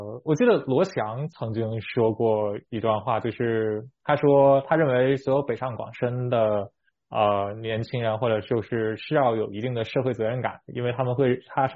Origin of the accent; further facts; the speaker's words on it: Beijing, China; 因为就是确实我是北京来的